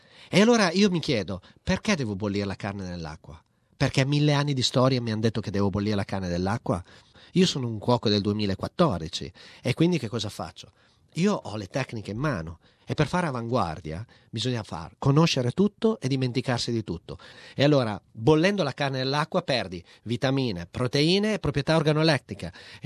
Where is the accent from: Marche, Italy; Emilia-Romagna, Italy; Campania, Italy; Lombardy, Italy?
Emilia-Romagna, Italy; Modena; Perché sono emiliano, sono di Modena, sono cresciuto sotto al tavolo di mia mamma e di mia nonna quando tiravano la pasta